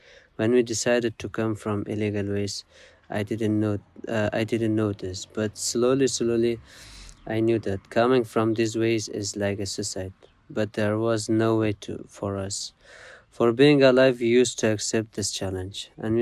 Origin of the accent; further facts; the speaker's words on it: Afghanistan; English is a second language; moved away; I'm 16 years old. I'm from Afghanistan. And now I live in a section where they keep minors, unaccompanied minors.